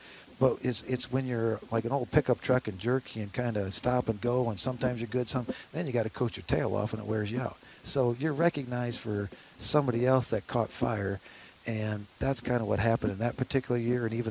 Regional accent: Waukon, Iowa, United States; he's from Tripoli, and I'm from Waukon.

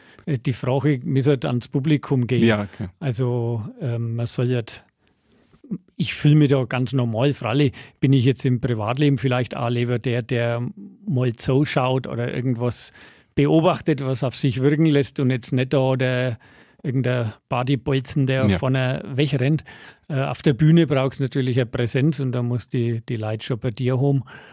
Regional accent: Höfen, Bavaria, Germany; Ja, ich bin in Höfen aufgewachsen.

